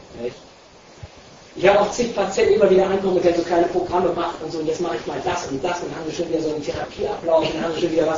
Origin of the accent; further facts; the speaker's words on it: Frankfurt, Hesse, Germany; Ich komme hier aus Frankfurt